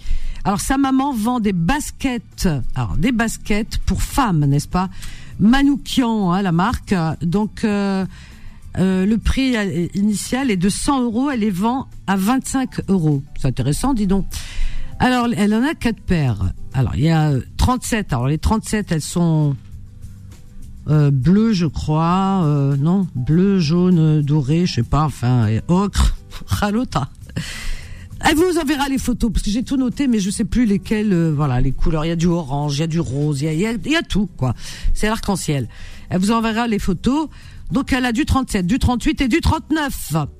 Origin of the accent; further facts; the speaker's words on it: Algeria; Je peux le dire, je suis native d'Algérie.